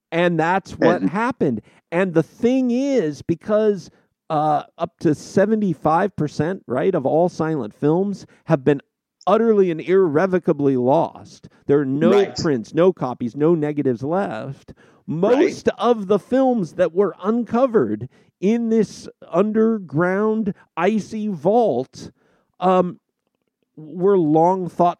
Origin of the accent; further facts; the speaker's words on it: California, United States; I grew up in California. Jack London is a huge figure there.